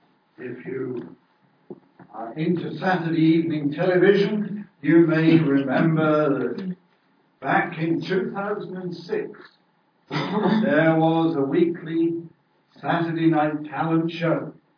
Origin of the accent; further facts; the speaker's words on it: England, United Kingdom; As an Englishman, I can say that I'm glad